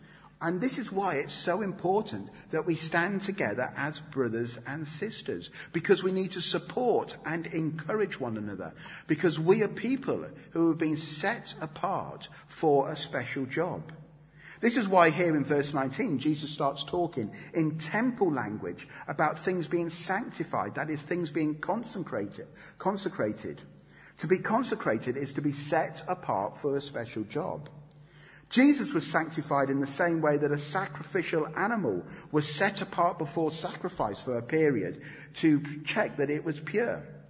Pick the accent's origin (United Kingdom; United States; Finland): United Kingdom; especially as British people